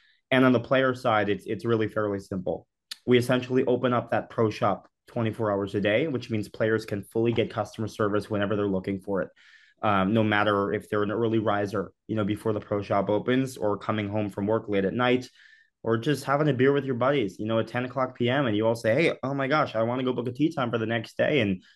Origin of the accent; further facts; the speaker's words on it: Connecticut, United States; I was raised in Connecticut, but have a lot of family, from the Highland Park area in Illinois.